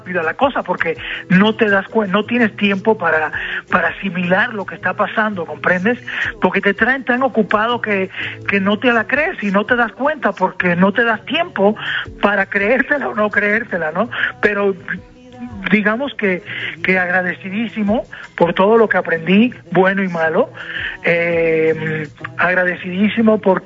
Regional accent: Cuba; yo quería siempre cantar esa canción de … que es un compatriota cubano de Miami

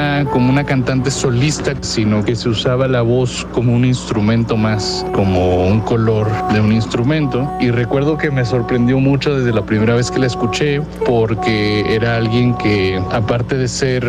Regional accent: Monterrey, Nuevo León, Mexico; soy pianista, originario de Monterrey, Nuevo León.

